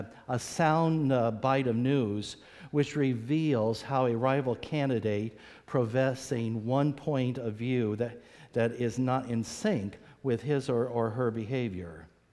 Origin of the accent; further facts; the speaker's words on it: United States; I'm going to kind of speak as an American